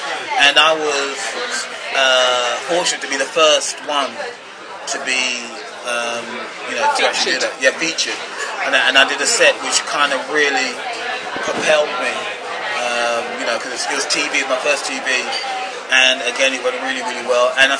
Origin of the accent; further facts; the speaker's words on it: England, United Kingdom; I could talk about a different aspect of English life growing up in England